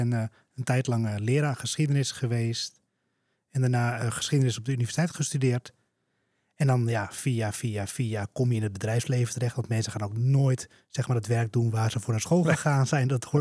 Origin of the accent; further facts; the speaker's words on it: Heiloo, North Holland, Netherlands; also born or lived in Germany; now in Alkmaar, Netherlands; Nee, ik kom uit Alkmaar. Dus ik ben geboren in Heilo. Daar heb ik mijn hele jeugd doorgebracht. Ook maar op school gezeten. En uiteindelijk, eerst een tijdje Duitsland gewoond, ben ik in Alkmaar gaan wonen met mijn vriendin.